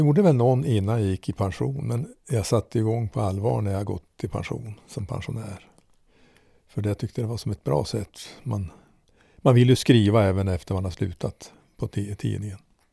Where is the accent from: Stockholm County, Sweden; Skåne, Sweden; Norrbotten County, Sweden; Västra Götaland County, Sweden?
Norrbotten County, Sweden; Långträsk; born there; also born or lived in Arvidsjaur; now in Södra Sunderbyn, Sweden; Och jag är född i Markbygdens församling. Och det vet ju knappast någon vad det är. Det är utanför Piteå landsförsamling, alltså inåt landet. Och orten heter Långträsk.